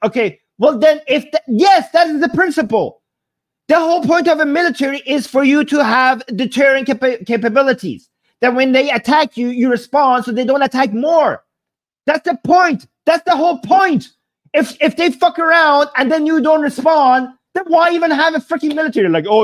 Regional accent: Canada; I, as a Canadian, I'm grateful to America because I don't pay a dime to this military that is providing my safety.

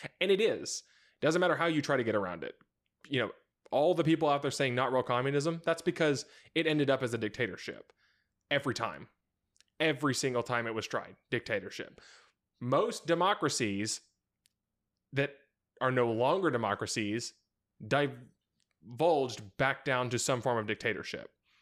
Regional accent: United States; I paid a lot more attention to American history, being an American, than other world histories growing up.

